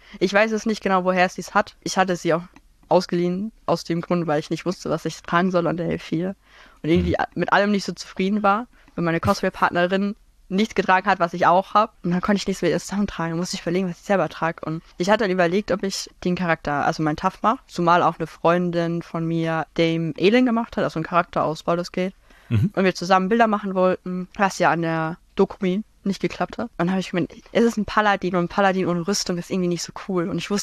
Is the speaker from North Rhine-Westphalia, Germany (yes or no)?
no; Baden-Württemberg, Germany; Also ich komme aus Baden-Württemberg